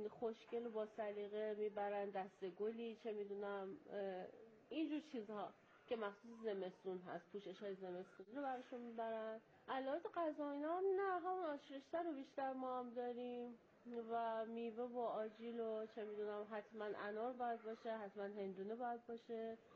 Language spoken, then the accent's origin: Persian; Mashhad, Razavi Khorasan, Iran; من مشهدی هستم.